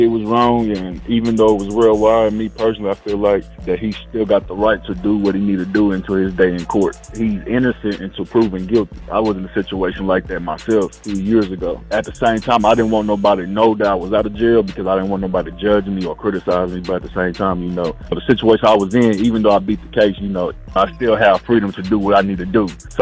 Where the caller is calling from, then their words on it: Kansas City, Missouri, United States; I'm calling from Kansas City, Missouri.